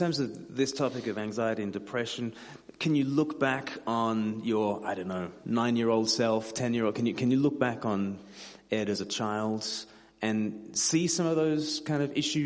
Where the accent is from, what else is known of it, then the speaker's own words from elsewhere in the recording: Australia; because I'm Australian, so I'll just be, you know, I'll just be rude.